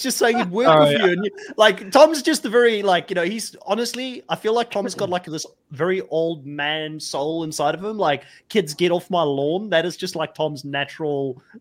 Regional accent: South Africa; being a South African, like, we grew up on, like, red meat and steak, you know?

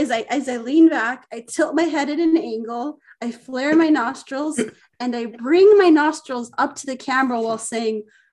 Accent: Utah, United States; Well, it's very different than anywhere else in the world, I'd imagine. Like, it's very protected. The Mormons have a very strong influence to keep things very family friendly.

